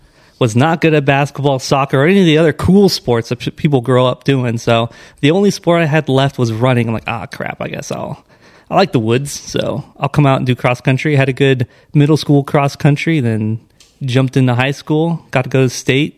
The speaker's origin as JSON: {"language": "English", "region": "Ohio", "country": "United States", "said": "Ohio. Oh. Yeah, the Buckeye State."}